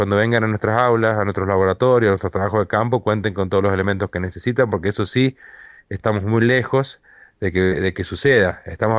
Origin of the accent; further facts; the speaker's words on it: Argentina; qué lástima que como argentinos tenemos que estar marchando para defender algo que ya es nuestro